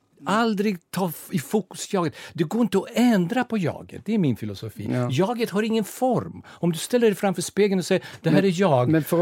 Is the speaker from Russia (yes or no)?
yes; Russia; Swedish is a second language; eftersom jag kommer från Ryssland, så kallar det perestrojka